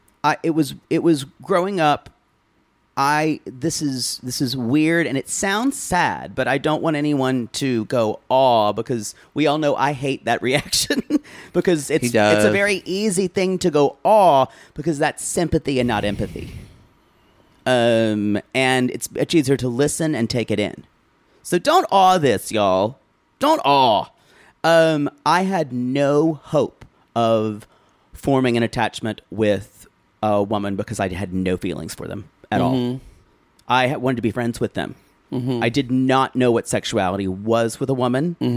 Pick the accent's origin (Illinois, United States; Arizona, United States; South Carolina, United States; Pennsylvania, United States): South Carolina, United States; I was a weird kid growing up in South Carolina, rural South Carolina, upstate rural South Carolina, where...